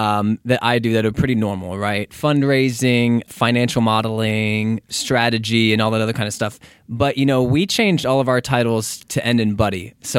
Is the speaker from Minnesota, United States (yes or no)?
no; Texas, United States; moved away as an adult; now in Los Angeles, United States; No, I'm from Texas.